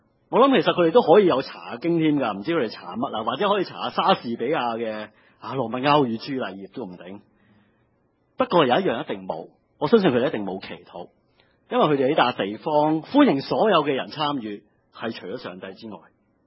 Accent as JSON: {"language": "Cantonese", "country": "Hong Kong", "said": "其实做基督徒，我想我们香港人很多时候都是一样"}